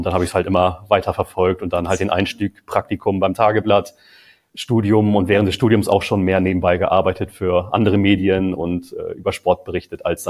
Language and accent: German; Buxtehude, Lower Saxony, Germany; Ich bin selber gebürtiger Buxtehuder